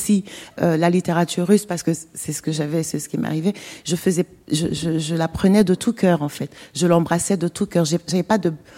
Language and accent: French; Douala, Littoral, Cameroon; j'ai grandi à Douala, une métropole africaine comme on en connaît pas mal aujourd'hui, dans un groupe très ouvert.